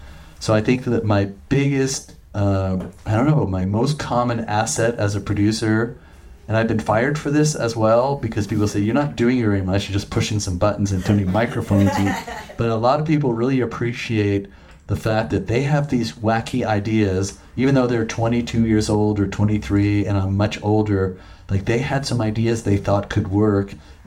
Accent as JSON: {"language": "English", "town": "Seattle", "region": "Washington", "country": "United States", "said": "I'm from Seattle, and our little grunge scene would never have been anything"}